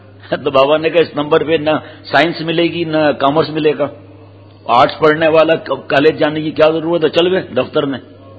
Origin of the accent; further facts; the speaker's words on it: Karachi, Sindh, Pakistan; گاؤں سے صرف تین گھر کراچی شفٹ ہوئے میرے, کراچی کی میری پیدائش ہے.